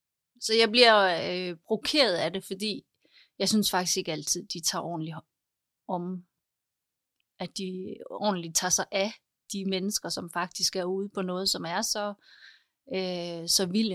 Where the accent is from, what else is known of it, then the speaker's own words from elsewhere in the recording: Næsbjerg, Region of Southern Denmark, Denmark; also born or lived in Seoul, South Korea; jeg er adopteret fra Korea. Og jeg blev født i Seoul i 1977 og blev så adopteret til Danmark og er vokset op i en meget lille landsby lidt uden for Varde, som hedder Næsbjerg.